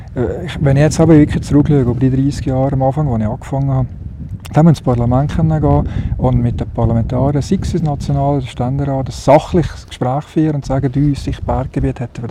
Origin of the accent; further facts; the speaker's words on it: Valais, Switzerland; Meine Heimat und die ist hier. Und ich bin wirklich ein Heimweh-Walliser, das ist ja so.